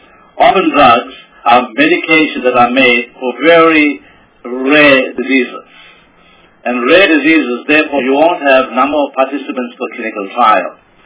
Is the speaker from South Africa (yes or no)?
yes; South Africa; as a South African